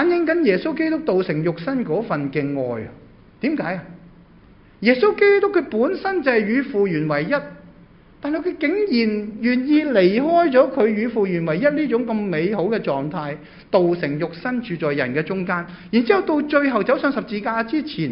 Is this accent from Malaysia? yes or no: no; Hong Kong; 我100%香港仔，我小时候在香港出世，长大在香港长大，我爸妈都是大陆来的。